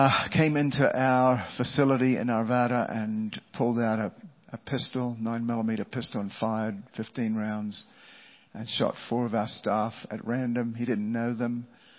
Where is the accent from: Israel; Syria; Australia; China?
Australia; now in United States; I came over from Australia and met her in Southern California